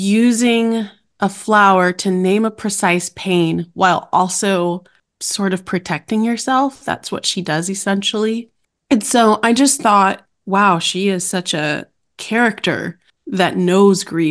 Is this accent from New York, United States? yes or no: yes; New York, United States; I was going to live in the city. I'm from New York.